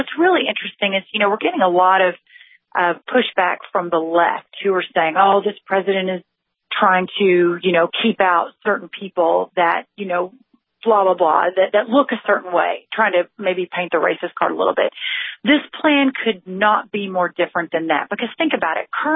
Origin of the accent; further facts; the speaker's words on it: Texas, United States; I'm from Texas. Those of us who have been living along in the border states for some time know this is a crisis